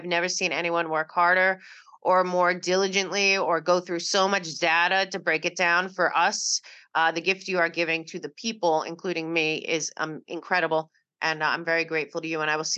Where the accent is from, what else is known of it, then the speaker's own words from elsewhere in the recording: New York, United States; accent: New York; Yeah, you know my accent.